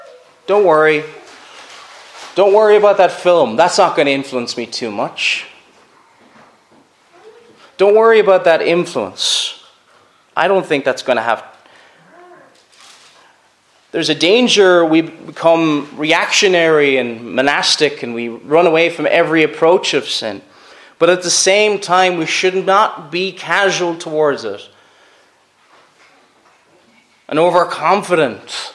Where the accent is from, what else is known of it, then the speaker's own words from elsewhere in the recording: Cork, Munster, Ireland; I'm originally from Cork